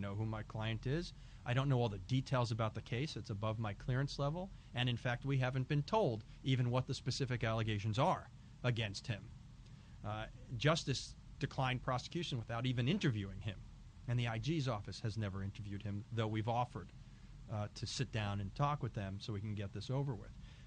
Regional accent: New York, United States; given that as a New Yorker, I'm part of the North, given that we beat the South

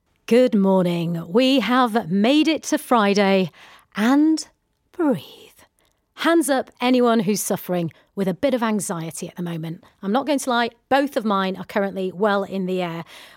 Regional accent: Yorkshire and the Humber, United Kingdom; no, I grew up in Yorkshire.

